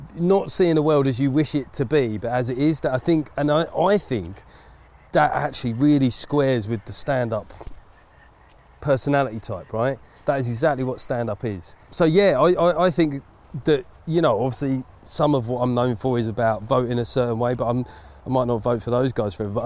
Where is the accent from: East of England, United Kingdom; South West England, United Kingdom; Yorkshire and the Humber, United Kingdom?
East of England, United Kingdom; And I said … I come from Essex